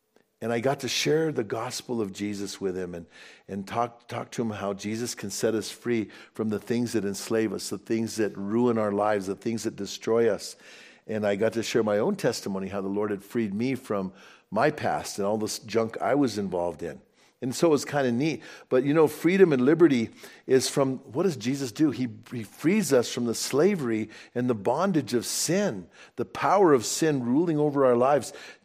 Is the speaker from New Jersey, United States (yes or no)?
no; Bernalillo, New Mexico, United States; I grew up afraid of hippies, and I didn't like hippies growing up, because when I grew up in Bernalillo, there was a big hippie colony up from Bernalillo in Placitas